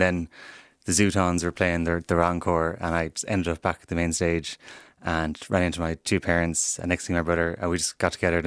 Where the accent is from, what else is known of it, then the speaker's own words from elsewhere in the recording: Ballyhaunis, Connacht, Ireland; I was like, "You know, I'm from Ballyhaunas," and his face just dropped.